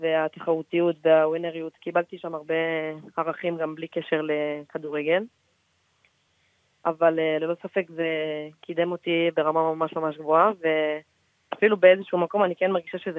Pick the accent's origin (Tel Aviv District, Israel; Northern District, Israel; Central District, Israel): Central District, Israel; Netanya; also born or lived in Jerusalem; כן, בגיל 7 עברתי לנתניה.